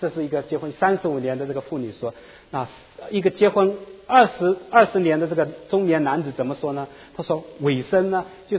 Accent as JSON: {"language": "Chinese", "country": "China", "said": "我想我们从中国大陆出来的"}